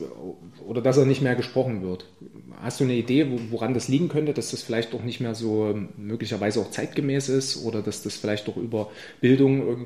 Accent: Saxony, Germany; Ich komme selbst aus dem Erzgebirge, das heißt, ich habe auch so einen kleinen Hang zum Dialekt. Ich kriege es aber nicht mehr so auf die Platte, weil sich das bei mir auch so ein bisschen durchmischt hat.

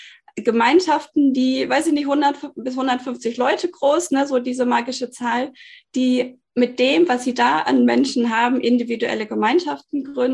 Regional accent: Bielefeld, North Rhine-Westphalia, Germany; born there; Ich bin verheiratet, habe 2 Kinder. Wir wohnen hier in einem schönen Holzhaus in Süddeutschland, inzwischen gebürtig aus Bielefeld.

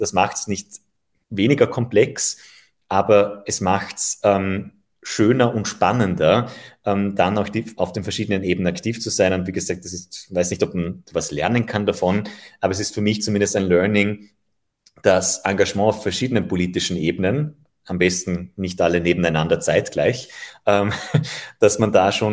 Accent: Mellau, Vorarlberg, Austria; Ich bin ja auch Gemeindevertreter in meiner Heimatgemeinde Mellau

